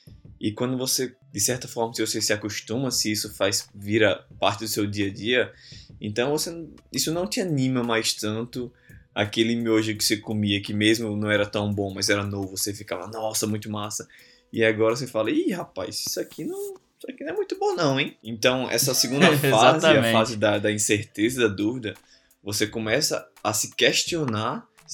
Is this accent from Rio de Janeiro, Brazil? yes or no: no; Natal, Rio Grande do Norte, Brazil; eu sou de Natal, Rio Grande do Norte, você pode perceber pelo meu sotaque. Sou da Cidade do Sol